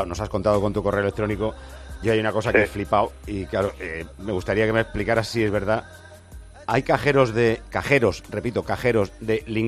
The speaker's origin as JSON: {"language": "Spanish", "town": "Madrid", "region": "Community of Madrid", "country": "Spain", "tie": "born there", "said": "de una familia de menos de un pueblo de menos de 50 habitantes, pero nací en Madrid. 32 años"}